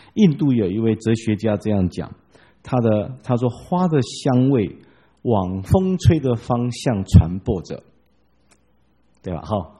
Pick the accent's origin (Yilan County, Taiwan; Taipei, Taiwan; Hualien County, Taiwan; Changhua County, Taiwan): Changhua County, Taiwan; Changhua; 我小时候住在彰化的时代，我们的院子就有一棵石榴树